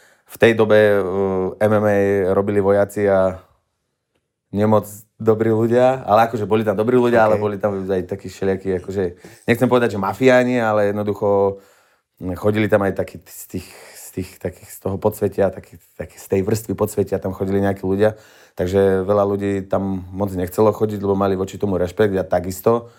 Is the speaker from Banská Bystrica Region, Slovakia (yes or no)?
no; Žilina, Žilina Region, Slovakia; bola to taká nejaká možnosť vtedy v Žiline, odkiaľ som